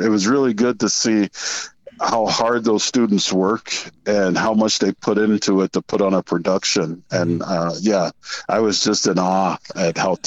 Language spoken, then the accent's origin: English; Cleveland, Ohio, United States; So I grew up in Cleveland, Ohio, and we probably played everything from baseball to basketball, ran track in the street.